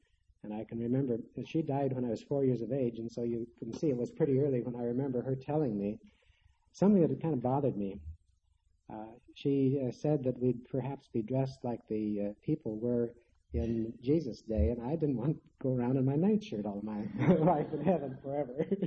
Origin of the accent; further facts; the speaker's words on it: Kansas, United States; born there; I was born in Kansas, not, well, quite a ways from here, but where I used to watch the hawks soar